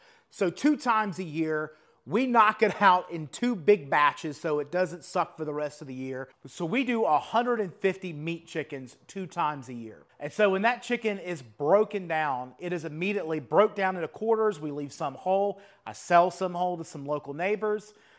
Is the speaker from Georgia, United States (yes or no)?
yes; Atlanta, Georgia, United States; You know, we're natively from the Atlanta area, so she'll go back home and visit family.